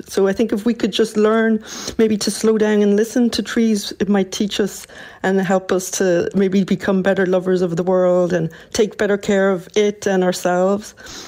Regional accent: Ireland; being Irish

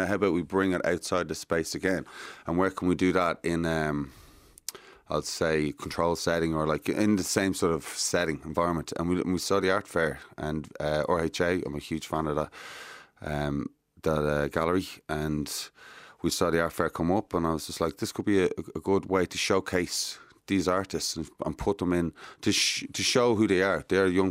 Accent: Ireland; I'm Irish.

